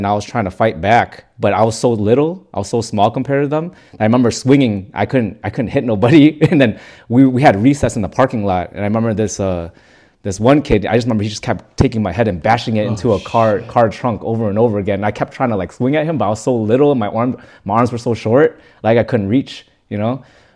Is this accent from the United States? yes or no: yes; Chicago, Illinois, United States; Yeah, I was born in Chicago.